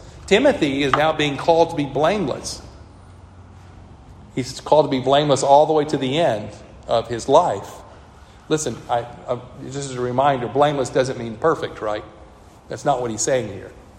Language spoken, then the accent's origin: English; the South, United States; I'm from the South, so it's parousia, right?